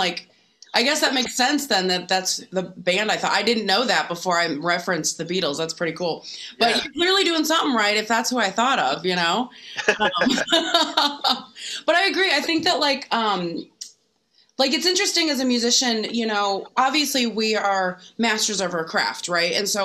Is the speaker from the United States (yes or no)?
yes; Oak Park, Illinois, United States; Yeah. I grew up in Oak Park.